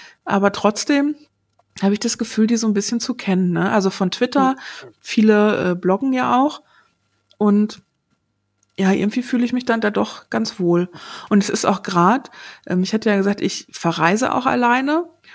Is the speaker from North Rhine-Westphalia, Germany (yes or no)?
yes; North Rhine-Westphalia, Germany; ich bin ja im Sauerland aufgewachsen